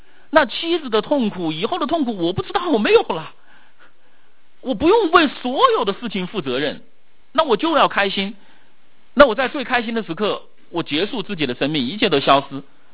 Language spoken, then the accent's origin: Chinese; China; 我们中国人华人常常说什么叫人呢？